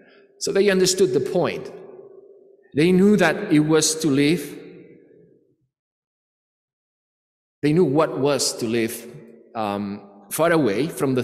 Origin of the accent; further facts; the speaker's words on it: Spain; English is a second language; Even when we say, some of us, we are going home for Christmas, referring to my home country where I am a citizen in Spain, this is just a way of talking